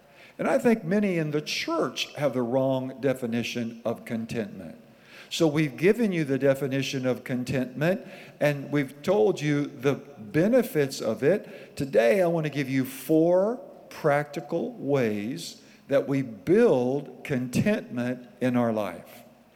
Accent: Iowa, United States; and you know, we're from Iowa originally, and it's about 6 hours from here to where our parents lived.

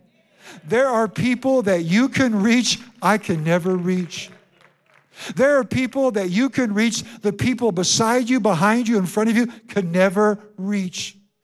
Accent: Iowa, United States; You know, Kim and I, our families were farmers. We're from Iowa.

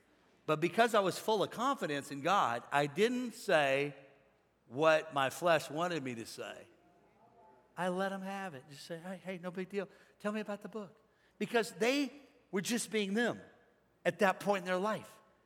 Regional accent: St. Louis, Missouri, United States; from St. Louis.

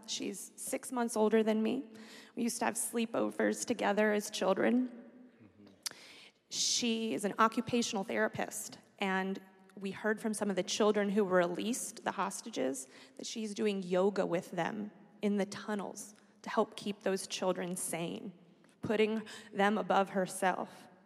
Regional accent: Fort Worth, Texas, United States; now in Dallas, United States; I'm actually from Fort Worth. My mom is Israeli, but I grew up in Fort. My mom is here with my 11-week-old baby girl. Let's hope she stays asleep. I live here in Dallas now

